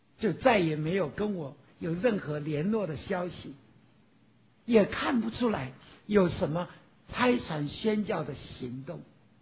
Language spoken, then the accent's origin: Chinese; China; moved away; 无论我们离开我们的祖国有多久，我相信我们每一个中国人还是非常关心我们中国的一个的情况到底如何